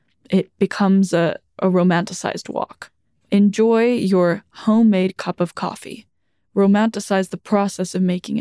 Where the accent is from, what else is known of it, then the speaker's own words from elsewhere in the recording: Iceland; I definitely had to romanticize a lot of things growing up in Iceland.